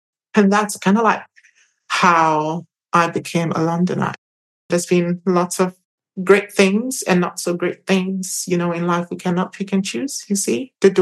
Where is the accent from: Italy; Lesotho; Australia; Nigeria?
Nigeria; I was born and raised in Nigeria. From 18 years, everything, that place, so beautiful, yet chaotic.